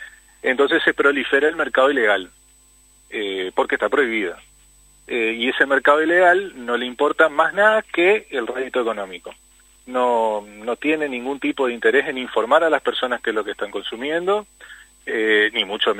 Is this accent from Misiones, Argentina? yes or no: yes; Misiones, Argentina; yo soy de Misiones también, así que sí.